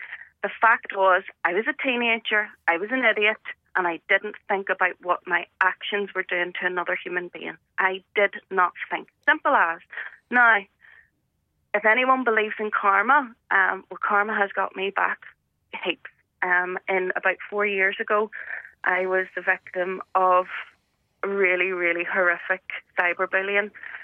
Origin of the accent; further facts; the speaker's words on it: Belfast, Northern Ireland, United Kingdom; I'm from the Shore Road in Belfast, and I was called a Millie. I was teased for having a common accent.